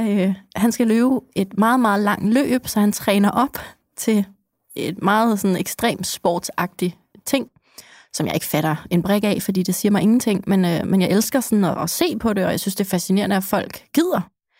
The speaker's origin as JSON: {"language": "Danish", "town": "Copenhagen", "region": "Capital Region", "country": "Denmark", "said": "Det er jo bare som københavner, som også der har 5 låse på døren."}